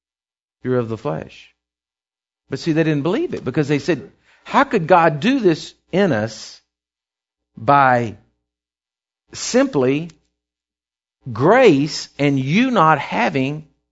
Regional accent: Texas, United States; I'm from Texas.

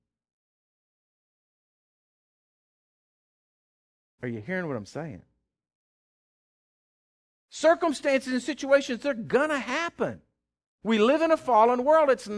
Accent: Texas, United States; Listen to me. I am a Texan.

